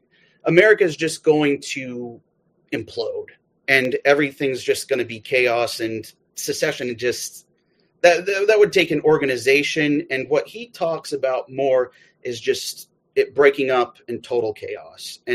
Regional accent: Amarillo, Texas, United States; moved away as an adult; Well, I actually moved to Alaska 6 years ago. I'm originally from Texas. And in Texas, I actually grew up in Amarillo

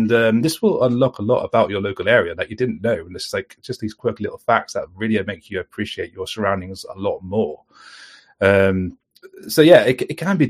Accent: South West England, United Kingdom; Growing up in Somerset, I was always surrounded by, the hills, the coastline, the caves, things like, for example, Cheddar Gorge. It is a stone's throw away from me.

